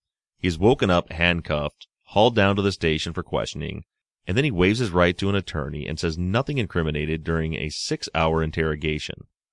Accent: Nashville, Tennessee, United States; I'm from Nashville, and I graduated in 2000. I went to college in Bowling Green, Kentucky.

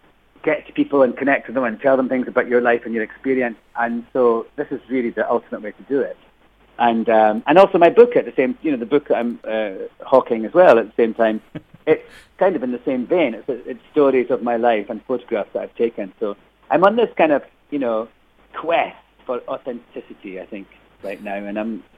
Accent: Scotland, United Kingdom; when I was growing up in Scotland

